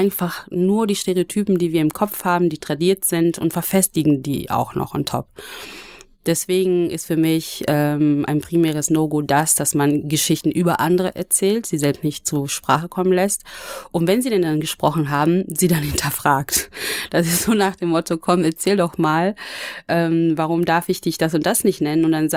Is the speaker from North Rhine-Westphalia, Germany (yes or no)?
yes; Wanne-Eickel, North Rhine-Westphalia, Germany; ich komme zum Beispiel aus Wanne-Eickel. Ja, glaubt mir auch keiner.